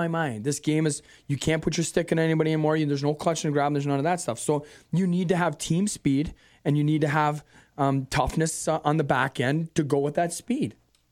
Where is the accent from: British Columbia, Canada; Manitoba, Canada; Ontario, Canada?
Ontario, Canada; Toronto; I'm born and raised in Toronto, but I love the Wings.